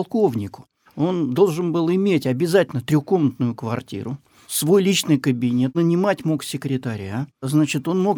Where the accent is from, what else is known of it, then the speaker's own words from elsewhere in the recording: Saint Petersburg, Russia; я родом с Охты, да, Среднеохтинский проспект, Малоохтинский проспект, проспект Металлистов. Ну вот это моя, так сказать, малая родина. И я появился в период бэби-бума, 60-е годы